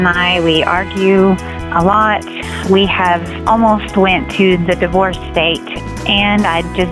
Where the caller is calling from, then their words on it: Texas, United States; I'm from Texas, and I listen to your show all the time